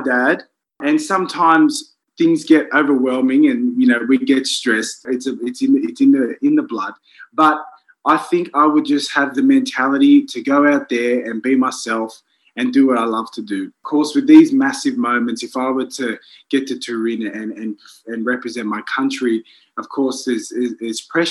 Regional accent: Australia; here I am as an Australian Greek Cypriot

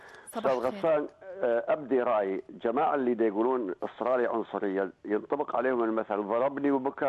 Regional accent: Iraq; now in Australia; انا عراقي لاجئ

